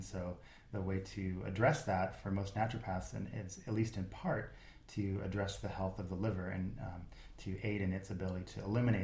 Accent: Seattle, Washington, United States; now in California, United States; And because I grew up in Seattle, where naturopaths are much more popular than they are here in California

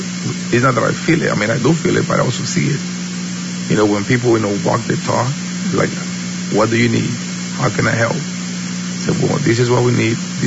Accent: Half Moon Bay, California, United States; And I grew up in Half Moon Bay. I know the community.

